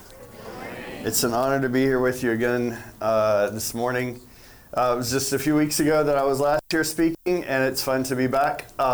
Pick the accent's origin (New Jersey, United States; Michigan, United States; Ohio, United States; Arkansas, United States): Arkansas, United States; moved away as an adult; now in Taiwan; I'm originally from Arkansas, which is in the United States.